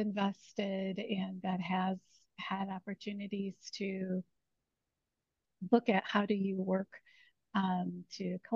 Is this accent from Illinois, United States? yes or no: yes; Chicago, Illinois, United States; Well, I am proud Chicagoan, born and raised. I grew up on the far southeast side of the city, which was primarily very industrial.